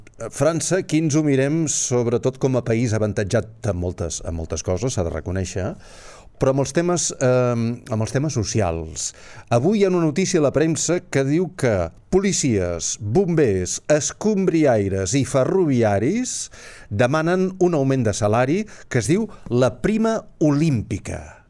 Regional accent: Catalonia, Spain; els catalans del nord i el del sud ens ignorem, tot i ser veïns

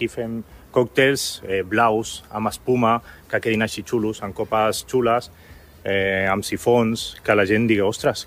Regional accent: Palamós, Catalonia, Spain; aquí jo soc de Palamós i d'ahir vaig estudiar a Barcelona, vaig estudiar audiovisuals

